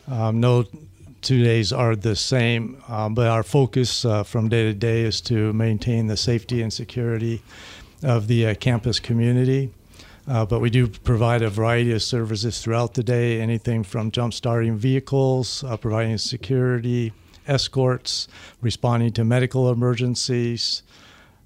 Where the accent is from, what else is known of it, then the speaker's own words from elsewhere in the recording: California, United States; I am originally from California, the San Francisco Bay Area. I graduated from UC Davis.